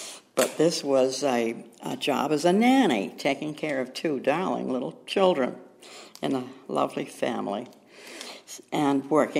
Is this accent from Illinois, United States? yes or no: no; Shrewsbury, Massachusetts, United States; born there; I missed it by the birth because I was born in Shrewsbury, which was my father's hometown, where they helped to found the town and the church and so forth back in 1722.